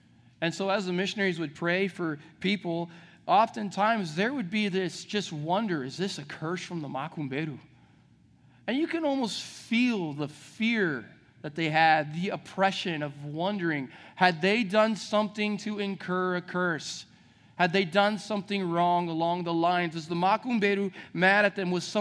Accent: Brazil; I recall as a child growing up in Brazil, my parents were missionaries, and growing up on the mission field

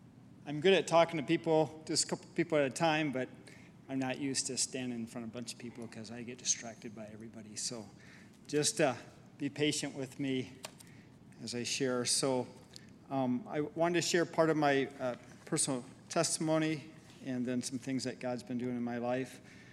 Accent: South Haven, Michigan, United States; We moved from South Haven to Grand Rapids.

